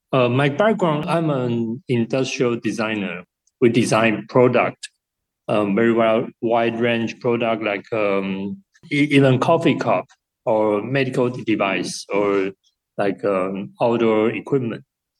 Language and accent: English; Taiwan; I'm from Taiwan.